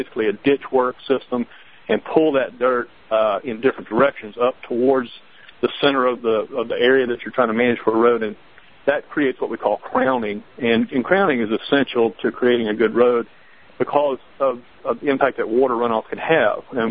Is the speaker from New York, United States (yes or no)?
no; Georgia, United States; especially being from, I grew up in Georgia, I live in Georgia